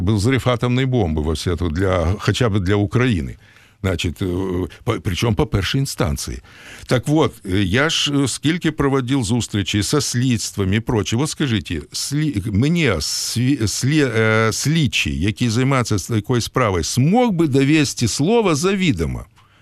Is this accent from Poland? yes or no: no; Moldova; also born or lived in Odesa; Я ж з Молдови і вивчав в школі доволі ні українською